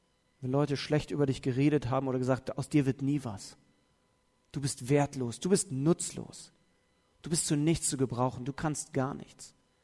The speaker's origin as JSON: {"language": "German", "region": "Southern Germany", "country": "Germany", "said": "ich komme ja aus Süddeutschland, aber hier im Norden wurde mir gesagt"}